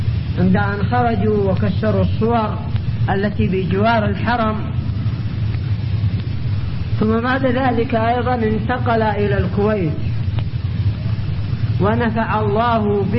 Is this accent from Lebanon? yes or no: no; Yemen; عندنا في اليمن